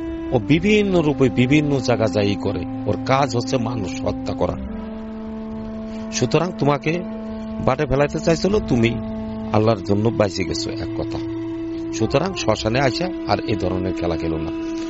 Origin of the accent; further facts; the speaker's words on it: Faridpur, Dhaka Division, Bangladesh; আমার বাড়ি ফরিদপুরে এবং আমার নানা বাড়ি আশুবর্তী স্থান অম্বিকাপুর